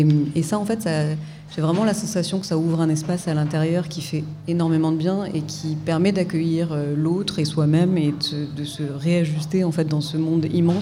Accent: Grenoble, Auvergne-Rhône-Alpes, France; born there; Mais après moi je suis née à Grenoble, donc pas très loin d'ici, donc le Rhône est très important aussi.

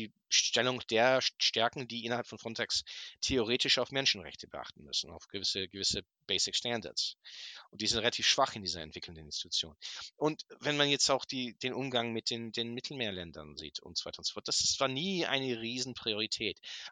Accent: Hanover, Lower Saxony, Germany; jetzt sehe ich als Hannoveraner. Wir sind natürlich ganz clean in Hannover.

